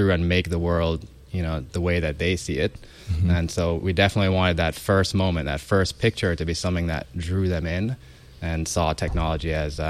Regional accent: Jamaica; growing up in Jamaica, a place with less resources

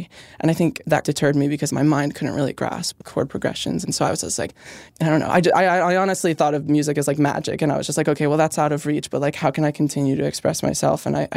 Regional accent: Pennsylvania, United States; that one's about growing up in Pennsylvania, that one's about not having much money.

